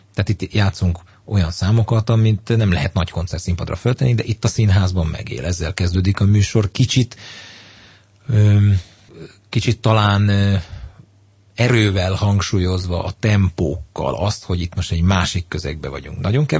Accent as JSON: {"language": "Hungarian", "region": "Budapest", "country": "Hungary", "tie": "born or raised there", "said": "a Teleki téren nőttem fel"}